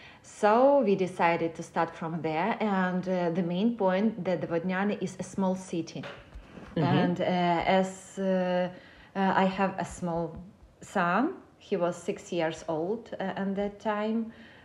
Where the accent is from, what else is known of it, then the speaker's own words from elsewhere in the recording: Ukraine; English is a second language; now in Czech Republic; Yeah, I'm from Ukraine. I'm some kind of mix of Ukrainian and Armenian nationality because my mother is from Ukraine and my father is from Armenia.